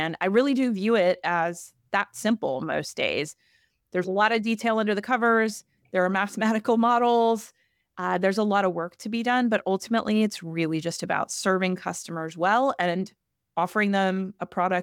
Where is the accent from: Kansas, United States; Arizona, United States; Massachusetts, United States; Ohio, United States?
Kansas, United States; Kansas City; So I grew up in Kansas City area. So I grew up actually on this 300-acre plot of prairie.